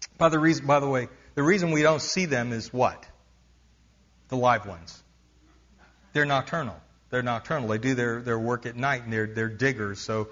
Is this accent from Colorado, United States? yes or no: no; Pennsylvania, United States; also born or lived in Arkansas / Texas; I grew up in Pennsylvania. We don't have armadillos in Pennsylvania. All right? Then I moved to Arkansas and Texas